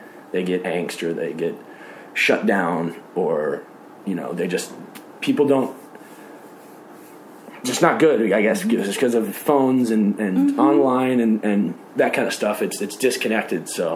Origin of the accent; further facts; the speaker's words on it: Nashville, Tennessee, United States; And obviously, I grew up in Nashville, so that kind of helps a lot of singing.